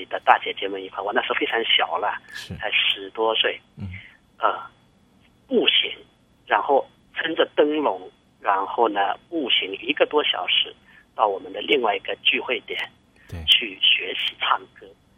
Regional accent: China; 我是大陆来的。

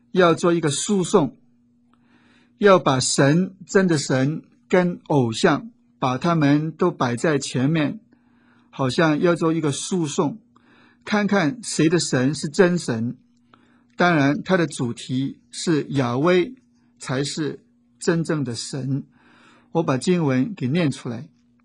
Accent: China; 我们中国人在易经里面提到天有好生之德

